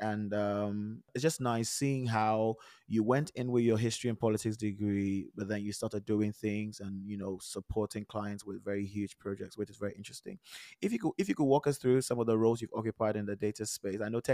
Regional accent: Ghana; you know, I grew up in Ghana

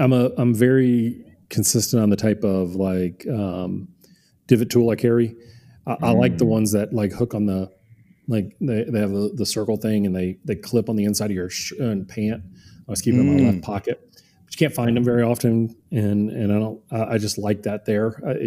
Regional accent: Louisiana, United States; that being said, though, I am from Louisiana, you know, and so we probably have something along those lines.

